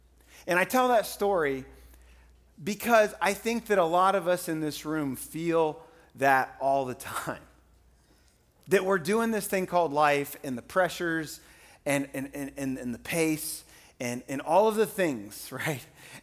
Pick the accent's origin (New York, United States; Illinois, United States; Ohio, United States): Ohio, United States; I'm from Ohio, and I've lived in different states in our country.